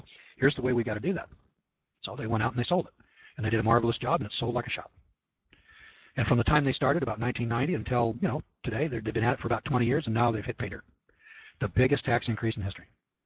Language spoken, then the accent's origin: English; California, United States; now in Idaho, United States; You know, I'm from California, what do I know about Idaho politics?